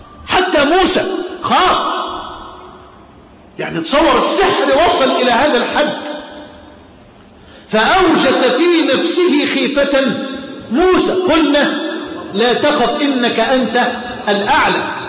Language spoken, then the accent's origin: Arabic; Egypt; يعني بلهجتنا في مصر أعلى مفخلك اركبه